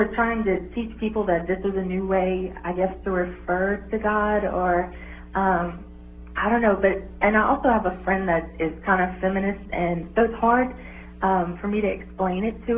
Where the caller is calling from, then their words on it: Louisiana, United States; Louisiana.